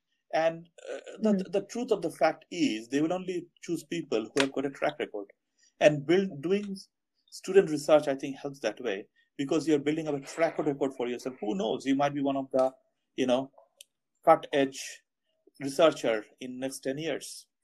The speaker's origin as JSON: {"language": "English", "region": "England", "country": "United Kingdom", "tie": "born or raised there", "said": "born and brought up in England or in the UK"}